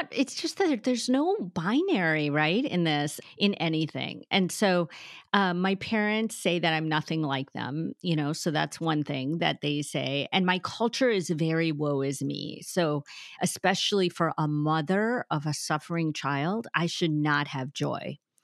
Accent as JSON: {"language": "English", "country": "United States", "said": "I'm Sikh American, so we wore turbans. The boys in my family wear turbans. I have long hair, and we were ostracized and harassed and teased our whole life, and even death threats, everything."}